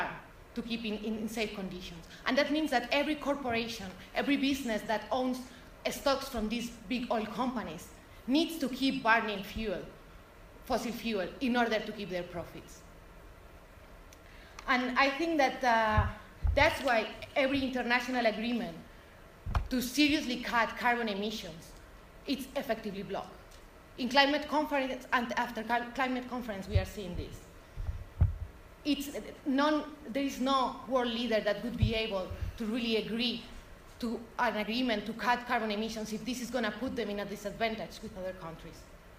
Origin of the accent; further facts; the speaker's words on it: Spain; I'm from Spain and I can tell you she's not a good woman at all.